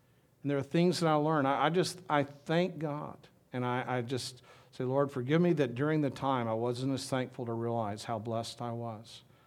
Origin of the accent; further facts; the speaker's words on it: Minden, Louisiana, United States; also born or lived in Tulsa; I grew up in Minden, which is, you know, the part of the Architects, and lived there and went and lived Tulsa 8 years, and I've been back here ever since then.